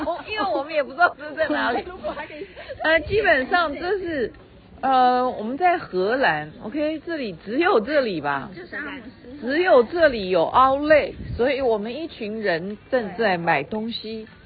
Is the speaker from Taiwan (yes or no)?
yes; Taiwan; 所以我们就说我们是从台湾来的，就会非常情不自禁的就会哼起这首歌曲来。那我现在的位置呢是在，这里是阿姆斯特丹是吧？